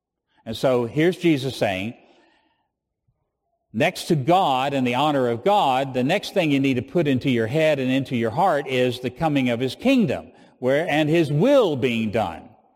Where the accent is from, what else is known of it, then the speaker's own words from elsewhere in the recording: Virginia, United States; when I was growing up in Virginia, my grandmother used to use the expression, "when the kingdom comes."